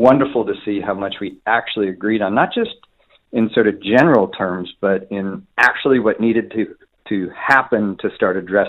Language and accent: English; Oregon, United States; evangelical Christians that had been such a big negative part of my life growing up in Oregon